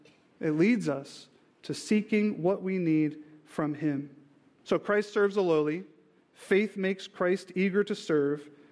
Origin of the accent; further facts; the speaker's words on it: New Jersey, United States; because we're all skeptics from New Jersey